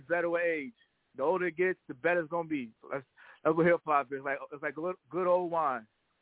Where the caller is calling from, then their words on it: Atlanta, Georgia, United States; Atlanta, Georgia.